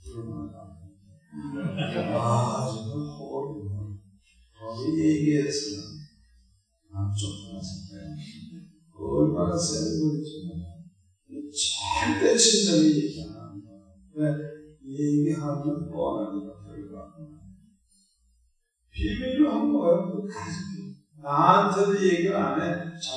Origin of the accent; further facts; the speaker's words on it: Seoul, South Korea; 나는 서울 사람이고